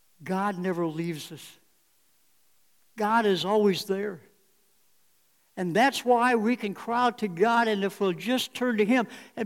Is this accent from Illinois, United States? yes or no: yes; Illinois, United States; I grew up in Illinois close to the Mississippi River